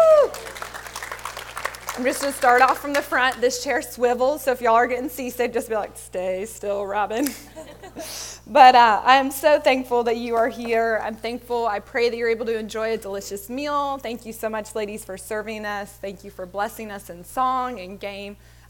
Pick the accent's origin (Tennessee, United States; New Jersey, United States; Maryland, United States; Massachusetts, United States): Maryland, United States; now in Livingston, United States; God called my family to move here to Livingston, Louisiana. I'm originally from Maryland, kind of traveled all over, and then have landed here.